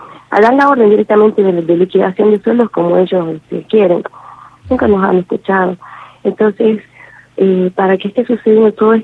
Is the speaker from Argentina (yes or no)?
yes; Argentina; somos también argentinos, somos ciudadanos argentinos